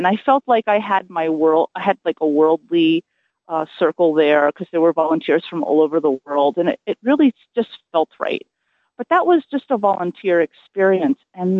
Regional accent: New York City, New York, United States; now in Pittsburgh, United States; Right, I grew up in New York City, Manhattan. I'm currently in Pittsburgh, Pennsylvania.

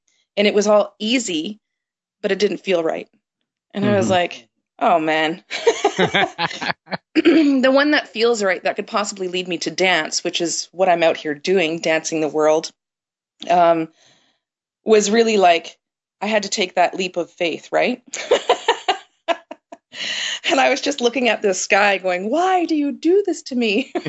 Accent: Windsor, Ontario, Canada; I grew up in Windsor, Ontario. Which is like, it's very humid there, very beautiful weather, super hot in the summer.

